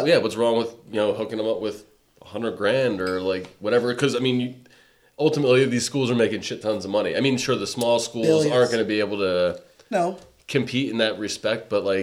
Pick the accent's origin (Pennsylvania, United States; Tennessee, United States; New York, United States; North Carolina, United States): Pennsylvania, United States; Philadelphia; I'm from Philly, so I say Sacagawea.